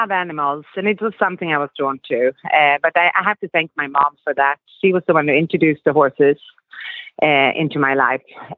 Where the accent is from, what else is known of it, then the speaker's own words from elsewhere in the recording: Sweden; now in Texas, United States; Yes, that's right. I still have my accent. I live in Texas, but I just can't get that Texas accent yet.